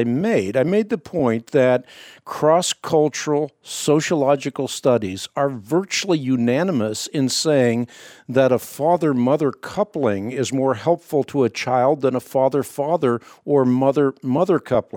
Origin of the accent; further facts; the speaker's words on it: Leiden, South Holland, Netherlands; born there; first language Dutch; English is a second language; Well, I was born in the Netherlands. I was born in Leiden. Dutch is my first language.